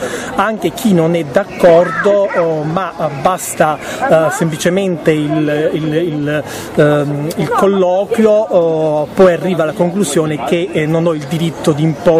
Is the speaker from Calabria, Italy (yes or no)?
yes; Praia a Mare, Calabria, Italy; Io sono di Praia